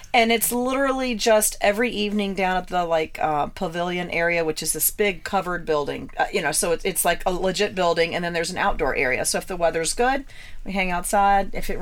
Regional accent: Virginia, United States; We're from Virginia.

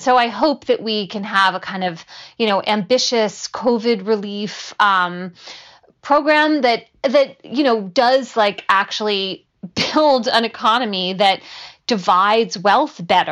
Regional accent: Philadelphia, Pennsylvania, United States; now in New Haven, United States; I grew up in Philadelphia.

